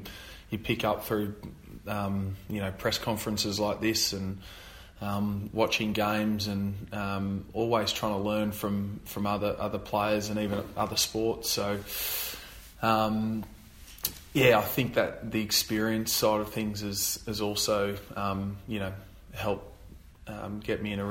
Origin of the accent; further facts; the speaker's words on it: Finley, New South Wales, Australia; I know that from where I grew up in Finlay. It was probably 2,500 people when I was there